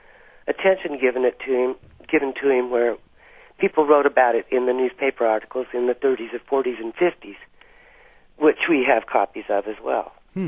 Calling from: Salt Lake City, Utah, United States; I'm from Salt Lake, and my grandfather was from Arizona

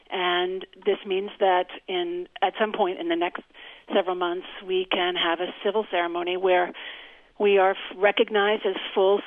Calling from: Berkeley, California, United States; I am calling in from Berkeley

